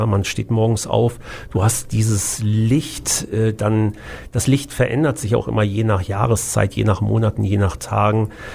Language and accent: German; Düsseldorf, North Rhine-Westphalia, Germany; Natürlich, also mein Zuhause, meine Heimat ist immer Düsseldorf.